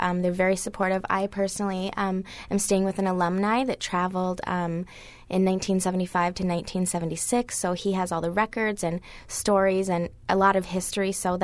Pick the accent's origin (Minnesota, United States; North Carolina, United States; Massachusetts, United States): Minnesota, United States; I'm 22 years old, and I'm from Minnesota.